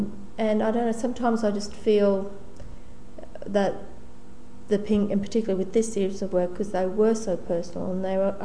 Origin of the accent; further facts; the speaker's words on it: Roma, Queensland, Australia; now in Brisbane, Australia; Gubbi Gubbi woman from the Sunshine Coast, but I also have connections with the Gamilaroi and Wiradjuri people of New South Wales. But I grew up in Roma, Western Queensland